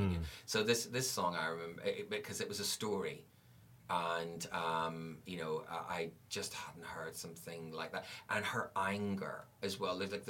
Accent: Ireland; moved away; we don't do things like that. We just, because we're Irish, you know.

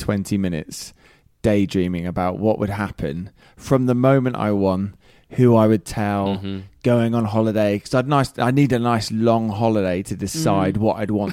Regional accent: Plymouth, South West England, United Kingdom; I grew up in Plymouth, and there's a small island called Drake's Island just off of it.

